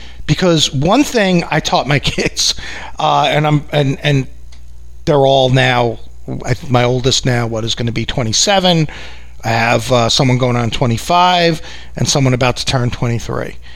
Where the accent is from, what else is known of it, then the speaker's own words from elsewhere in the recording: New York, United States; I come from New York, where I tell people it's actually rude not to give somebody the finger out where I live.